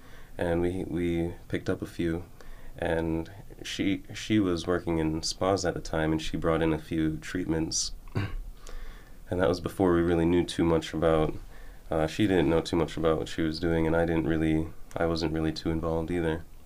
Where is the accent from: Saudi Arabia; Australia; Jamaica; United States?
Jamaica; moved away; also born or lived in Bahamas; I'm from Jamaica originally, and we lived in the Caribbean. At this point, we were living in the Bahamas.